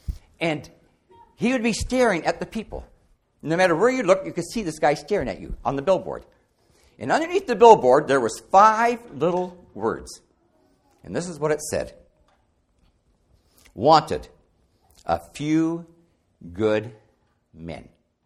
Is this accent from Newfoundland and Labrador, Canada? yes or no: no; Langton, Ontario, Canada; I grew up in Langton, Ontario, on a tobacco farm. And I wasn't a Christian.